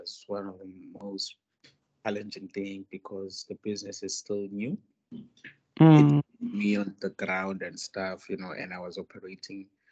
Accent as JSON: {"language": "English", "town": "Pretoria", "region": "Gauteng", "country": "South Africa", "tie": "born or raised there", "also_born_or_lived": "Venda", "said": "Yeah, I'm from, I was born in Venda. I grew up in Pretoria. Home is Pretoria."}